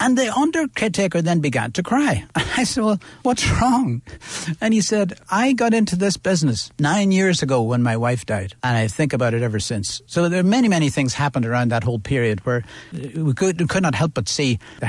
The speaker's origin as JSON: {"language": "English", "region": "Northern Ireland", "country": "United Kingdom", "moved": "as an adult", "lives_now": "Dublin, Ireland", "said": "I'm from Tyrone originally. Uh-huh. I came to Dublin to study. Uh-huh. I came to study natural sciences in Trinity College."}